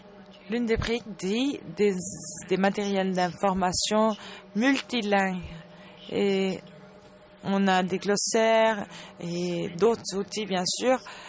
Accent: Germany; French is a second language; moi, par exemple, je suis allemande

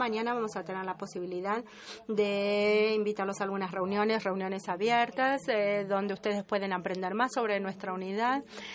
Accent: Argentina; Esto es para recordarles que yo soy de Argentina.

